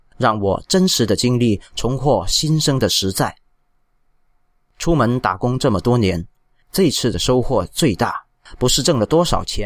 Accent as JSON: {"language": "Chinese", "region": "Northeast China", "country": "China", "said": "我是一名来自中国东北的工人"}